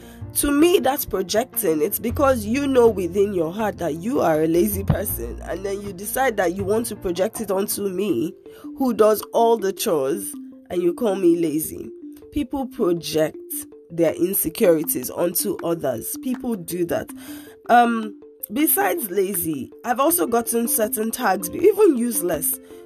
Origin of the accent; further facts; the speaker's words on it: Nigeria; I am Nigerian.